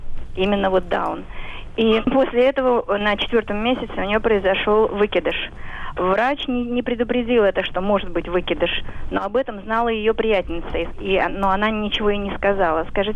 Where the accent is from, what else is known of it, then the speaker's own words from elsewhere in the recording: Moscow, Russia; я из Москвы